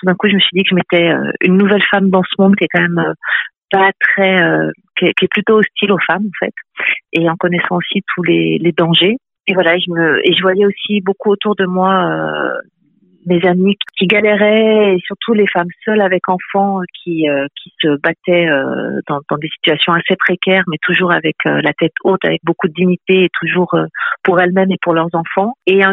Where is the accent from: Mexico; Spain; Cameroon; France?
France; now in Belgium